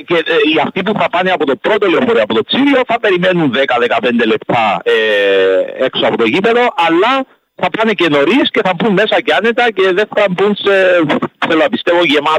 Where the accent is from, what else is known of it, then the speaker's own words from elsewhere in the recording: Nicosia, Nicosia District, Cyprus; έχουμε Λεμεσό πλέον και είμαι Λευκοσιάτης